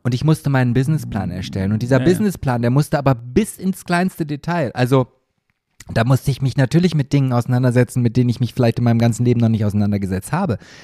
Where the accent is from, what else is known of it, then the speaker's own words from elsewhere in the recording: Germany; Ja, so und dann denke ich als Deutscher, nee, es geht, was sind das alles für Genehmigungen?